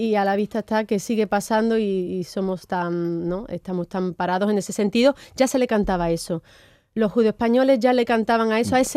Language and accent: Spanish; Alcalá de Guadaíra, Andalusia, Spain; siendo andaluza y de Alcalá de Guadaira